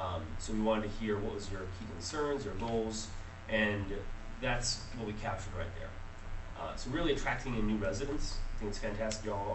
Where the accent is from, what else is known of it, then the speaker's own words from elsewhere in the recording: Quad Cities, Illinois, United States; you know, I'm a lifelong Illinois resident, these pressures are something I see everywhere I go. I'm from the Quad Cities, and they're a shrinking Rust Belt community.